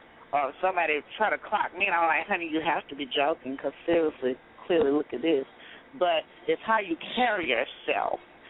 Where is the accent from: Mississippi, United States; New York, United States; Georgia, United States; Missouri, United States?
Georgia, United States; Atlanta; I am a transgender woman. … I'm from Atlanta.